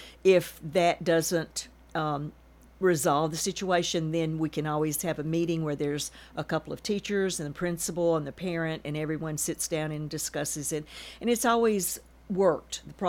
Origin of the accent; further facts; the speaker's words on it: Nashville, Tennessee, United States; now in Murfreesboro, United States; Well, I was originally from Nashville. I moved to Murfreesboro in 1966.